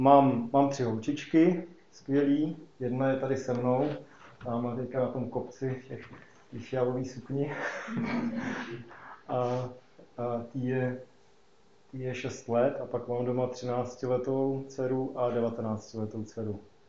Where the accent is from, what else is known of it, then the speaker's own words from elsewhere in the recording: Brniště, Liberec Region, Czechia; pocházím z Brniště v severních Čechách a k Bohu jsem přišel, nebo Krista jsem potkal zhruba ve 13 letech